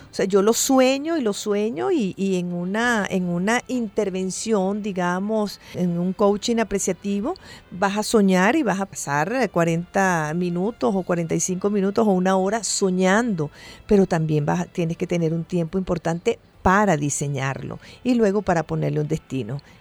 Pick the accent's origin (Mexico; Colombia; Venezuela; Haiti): Venezuela; un discurso donde nos reconozcamos nosotros como venezolanos inteligentes